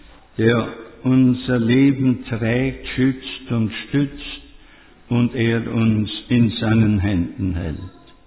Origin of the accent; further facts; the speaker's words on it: Liechendorf, Styria, Austria; bin ich in Liechendorf aufgewachsen und spüre immer deutlicher, wie sehr ich daheim verwurzelt bin. Mit 10 Jahren kam ich ins Gymnasium der Ursulinen in Graz.